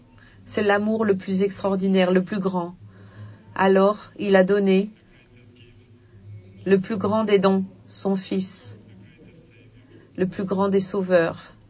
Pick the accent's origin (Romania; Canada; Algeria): Romania; Brașov, Brașov County; Bonjour. Je viens de Brașov, en Roumanie.